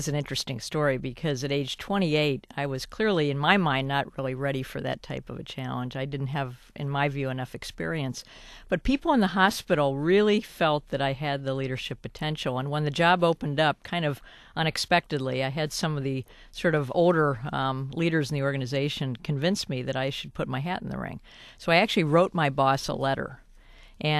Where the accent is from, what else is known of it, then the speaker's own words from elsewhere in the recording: Akron, Ohio, United States; also born or lived in New York City, United States; I grew up in Akron, Ohio. Actually born in New York City, but my parents moved to Ohio when I was 2.5.